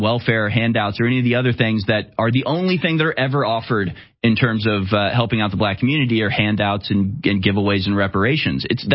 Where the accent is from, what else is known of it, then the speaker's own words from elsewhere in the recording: Houston, Texas, United States; I grew up in Houston. I was always like a minority in all the schools I went to.